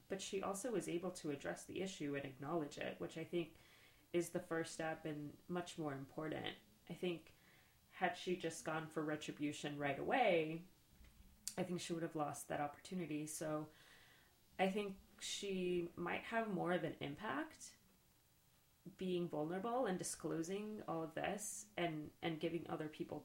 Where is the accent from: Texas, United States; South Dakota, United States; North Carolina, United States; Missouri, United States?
Texas, United States; El Paso; I grew up in Texas, in El Paso, Texas, and my father's a Mexican father.